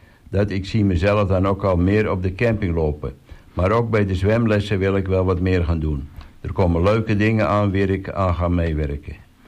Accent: Texel, North Holland, Netherlands; Ik ben op 17 november 1999 geboren op Texel.

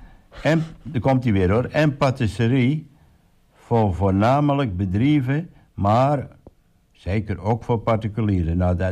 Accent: Vollenhoven, Overijssel, Netherlands; Wonen we aan de Burg. En ik ben geboren en getogen in Vollenhoven. … met 2 broers en een zus.

